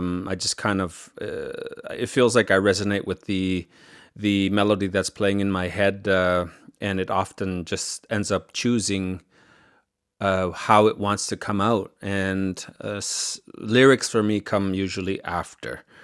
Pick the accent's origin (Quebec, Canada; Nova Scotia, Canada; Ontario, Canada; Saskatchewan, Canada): Quebec, Canada; Lachine; born there; I was born in Lachine